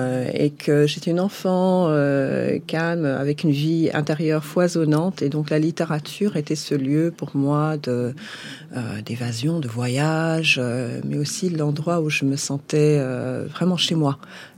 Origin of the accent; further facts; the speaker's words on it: Burundi; also born or lived in Belgium; Oui, je parle déjà le kirundi, qui est ma langue natale, que j'ai appris du coup quand je suis rentrée au Burundi. Ma toute première langue était le français.